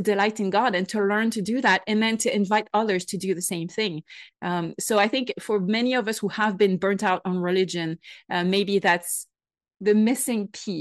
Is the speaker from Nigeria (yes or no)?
no; France; English is a second language; I'm a former atheist. I grew up in France. I'm fully French. You can hear the accent. And so it's very typical in France to grow up as an atheist.